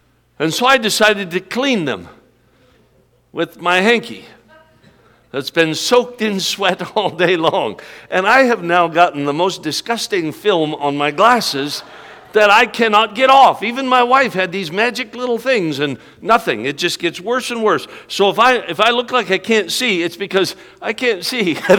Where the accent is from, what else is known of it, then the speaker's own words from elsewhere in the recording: Alaska, United States; I'm from Alaska, and we're inhibited.